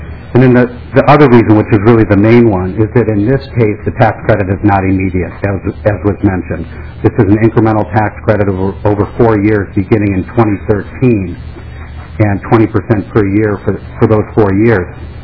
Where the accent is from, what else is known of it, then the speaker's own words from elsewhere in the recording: St. Louis Park, Minnesota, United States; I'm actually born and raised in St. Louis Park